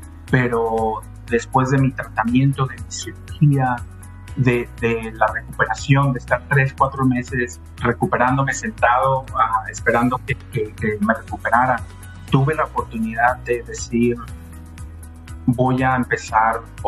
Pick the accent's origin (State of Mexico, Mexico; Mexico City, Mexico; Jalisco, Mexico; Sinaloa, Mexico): Jalisco, Mexico; Guadalajara; born there; moved away as an adult; Yo llego a este país, soy nacido en Guadalajara, México. Llego a este país a los 18 años para ir a la universidad.